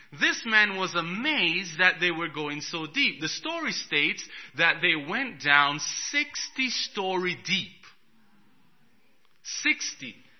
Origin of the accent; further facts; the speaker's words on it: Jamaica; I'm from Jamaica, so I've seen a lot of storms.